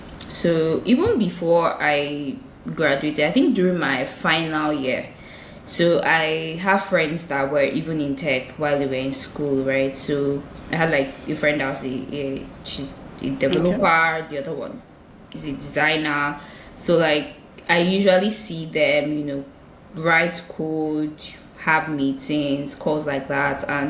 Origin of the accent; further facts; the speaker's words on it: Port Harcourt, Rivers, Nigeria; I grew up in Port Harcourt